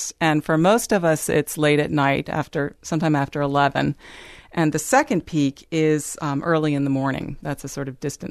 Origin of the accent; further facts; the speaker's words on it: Washington, District of Columbia, United States; now in Charlottesville, United States; Yes, I grew up in D.C.